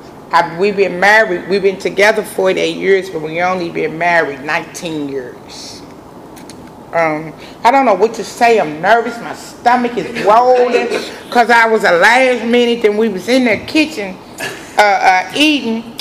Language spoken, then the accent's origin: English; St. Louis, Missouri, United States; I come from St. Louis. I come from a place called Vandervin and St. Louis Avenue